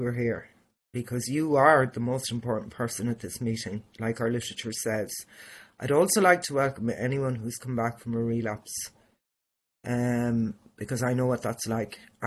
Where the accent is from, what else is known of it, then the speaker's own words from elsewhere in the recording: Dublin, Leinster, Ireland; born there; I was born in Dublin, and I was brought to another hospital